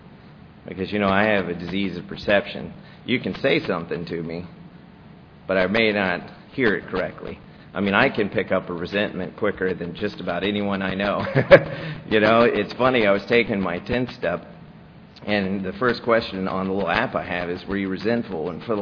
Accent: Marietta, Georgia, United States; I was born and raised in East Cobb in Marietta. I grew up in an affluent, middle-class type home.

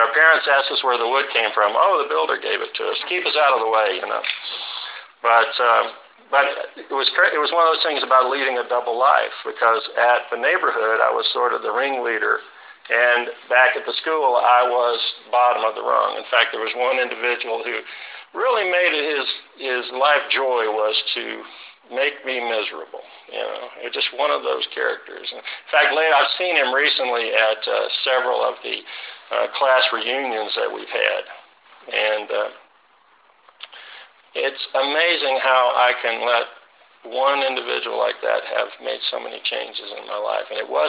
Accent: East Point, Georgia, United States; also born or lived in Marietta; I was born in Georgia Baptist Hospital and then grew up in East Point, and then we moved up to Marietta.

